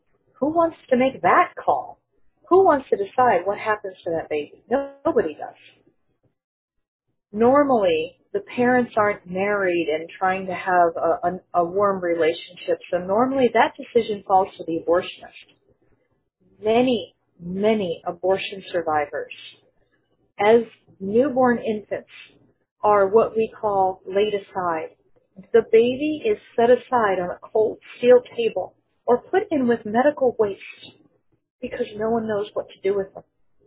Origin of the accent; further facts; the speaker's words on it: Pennsylvania, United States; born there; I was born in Pennsylvania.